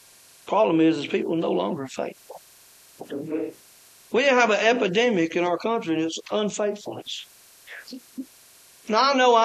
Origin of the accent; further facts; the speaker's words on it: Ragland, Alabama, United States; I was born and raised in Ragland, Alabama. Some of y'all might know where Ragland is.